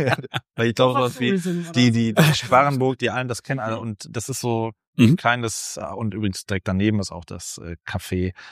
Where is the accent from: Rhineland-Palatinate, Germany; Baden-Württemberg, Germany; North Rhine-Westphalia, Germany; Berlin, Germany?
North Rhine-Westphalia, Germany; ich bin im Rheinland groß geworden.